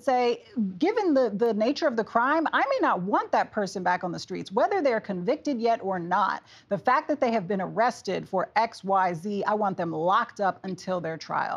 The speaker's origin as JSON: {"language": "English", "region": "New York", "country": "United States", "tie": "born or raised there", "said": "New York State is one of those. That's my home state."}